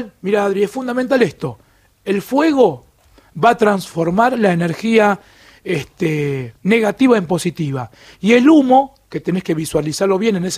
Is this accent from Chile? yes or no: no; Ogimi, Okinawa, Japan; yo soy de Ogimi, un pueblo de Okinawa